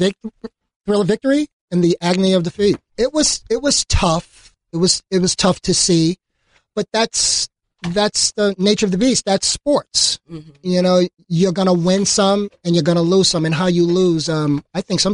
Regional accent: Harlem, New York, United States; growing up in Harlem, you know, my attitude was always, if you want to be good, you got to go where the water's deep

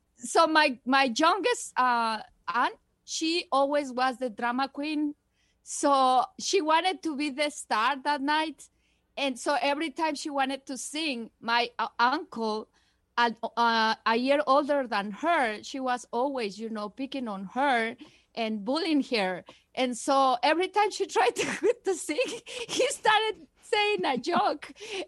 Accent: Mexico City, Mexico; The most important thing for me about the Mexican Christmas is gathering with your whole family.

